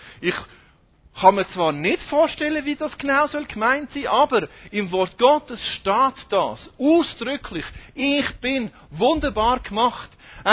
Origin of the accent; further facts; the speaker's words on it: Switzerland; Als Schweizer macht man das sowieso nicht.